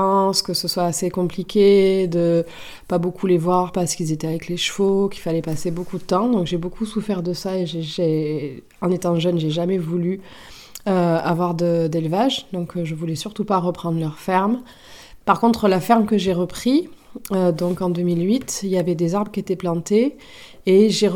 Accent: Montclar, France; moi j'ai grandi là-dedans, à Montclar. D'ailleurs, je vis dans la maison de mes parents

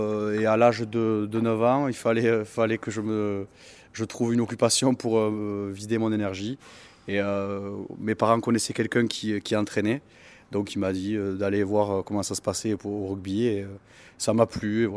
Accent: Occitanie, France; j'ai 24 ans. Je viens de l'Ariège, je suis originaire d'Ariège. Après mon parcours rugbystique, j'ai commencé le rugby au Salat, dans le Couserans. Je suis parti à Saint-Girons.

